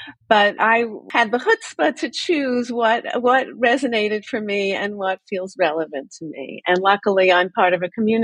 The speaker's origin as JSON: {"language": "English", "town": "Long Island", "region": "New York", "country": "United States", "tie": "born or raised there", "said": "I was brought up on Long Island in a large conservative synagogue, and it really functioned as our social life."}